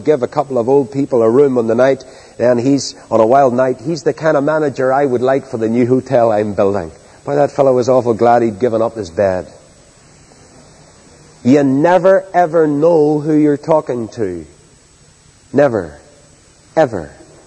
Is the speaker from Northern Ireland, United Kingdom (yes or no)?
yes; Northern Ireland, United Kingdom; when he heard my accent, he was all intrigued about Northern Ireland.